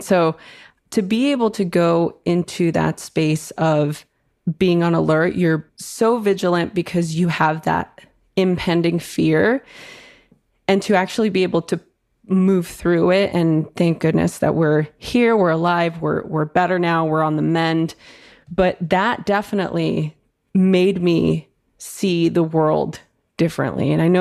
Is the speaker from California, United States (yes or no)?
yes; Los Angeles, California, United States; growing up in East LA, growing up in a gang-riddled environment